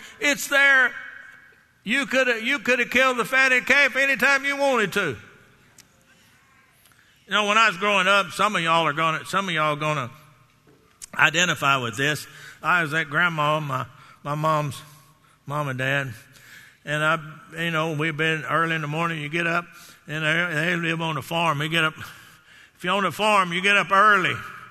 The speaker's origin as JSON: {"language": "English", "town": "Garland", "region": "Texas", "country": "United States", "tie": "born or raised there", "said": "I would take Nick and Dave with me up to Garland, my hometown."}